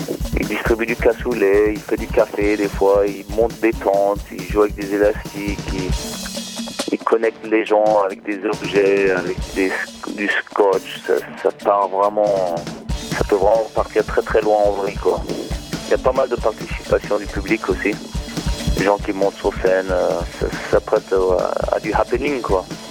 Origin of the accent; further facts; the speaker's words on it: Berlin, Germany; also born or lived in Los Angeles, United States / Dole, France; now in Paris, France; Je suis moitié jurassique et moitié iranien. Mon père vient de Téhéran. Et après, j'ai grandi à Berlin et aux États-Unis, à Los Angeles. Et j'ai vécu un peu dans le Jura, dans mon adolescence aussi. Un bled perdu qui s'appelle Dole.